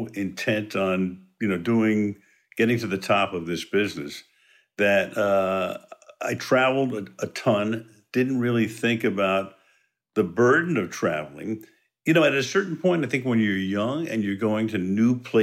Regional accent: Brooklyn, New York, United States; I grew up in Brooklyn. And how many kids can grow up within walking distance of Major League Baseball?

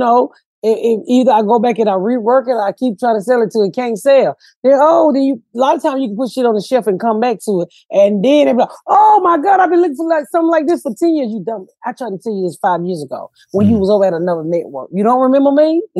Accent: Georgia, United States; I can't say that. I'm from Georgia. I say screep. I say shrimp.

